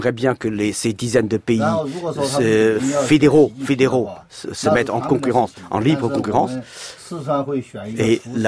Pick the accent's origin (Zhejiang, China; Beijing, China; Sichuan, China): Sichuan, China; moved away; Je peux retourner à Sichuan, mon pays natal.